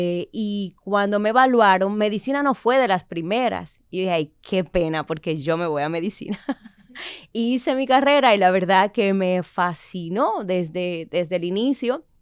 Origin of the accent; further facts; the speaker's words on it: Santo Domingo, Distrito Nacional, Dominican Republic; born there; Yo nací en Santo Domingo y mis padres son de La Vega. Los dos pues dejaron esas raíces del norte. Y razón por la que también me fui a estudiar a Santiago, y bueno, y sí, soy dominicana de pura cepa